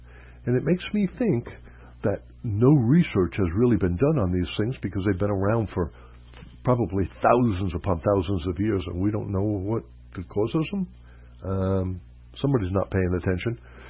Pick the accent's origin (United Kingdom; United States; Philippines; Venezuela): United States; New York; I'm a New Yorker